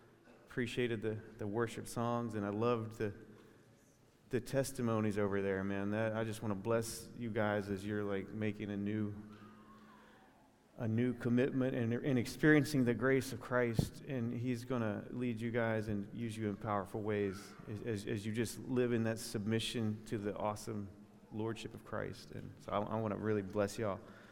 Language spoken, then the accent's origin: English; Virginia, United States; So yeah, we're from Virginia